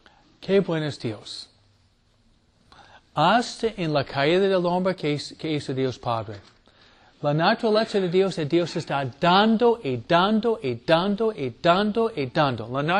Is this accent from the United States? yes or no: yes; New England, United States; Y otra que me gusta, que es de donde vengo yo, ustedes nunca han visto, tal vez en fotos, es, se dice en inglés, the foliage season in New England.